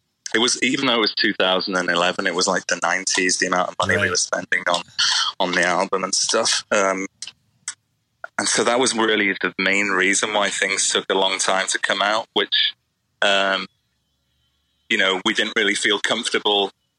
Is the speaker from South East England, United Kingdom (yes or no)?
no; Liverpool, North West England, United Kingdom; And I don't think we sound particularly like we're from Liverpool.